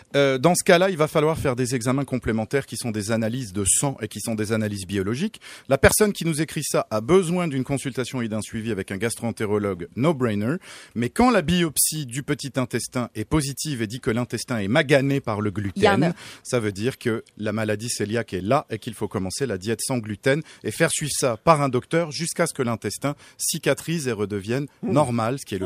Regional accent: France; bon je suis français donc évidemment je suis en grève

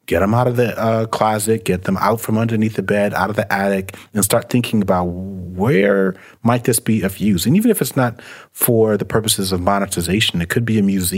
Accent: New York City, New York, United States; And when I was growing up in New York City, I remember there was a show called Video Music Box.

